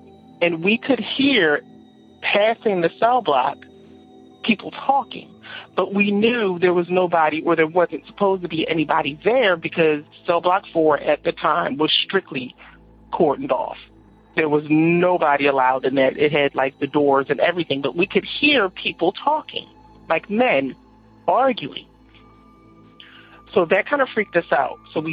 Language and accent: English; Philadelphia, Pennsylvania, United States; I'm from Philadelphia, Pennsylvania.